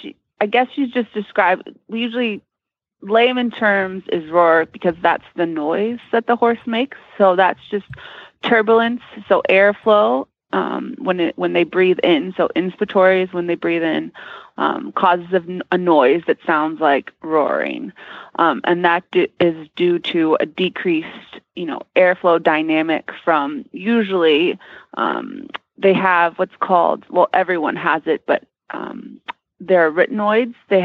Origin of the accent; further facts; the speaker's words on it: California, United States; now in Kentucky, United States; I'm from California, and I have a horse, and yeah, work in Kentucky and soon moving to Australia.